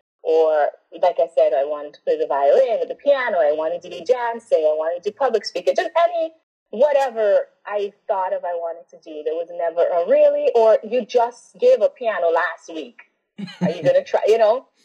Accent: Montreal, Quebec, Canada; born there; I was born in Montreal.

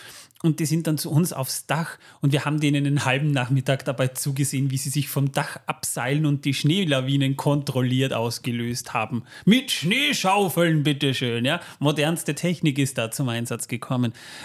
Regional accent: Austria; das gibt es bei uns in Österreich, ist das ja nicht unbedingt eine bekannte Cola

